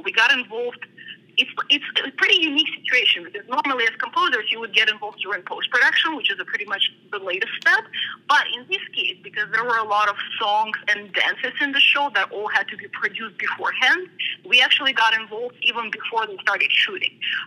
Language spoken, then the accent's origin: English; Russia; English is a second language; Me growing up in Russia, I've been, you know, for my whole life exposed to this great Russian classical education.